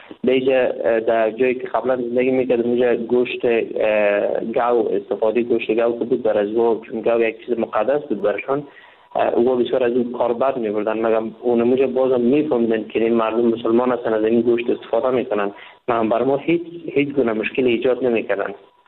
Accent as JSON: {"language": "Persian", "country": "Afghanistan", "moved": "yes", "lives_now": "India"}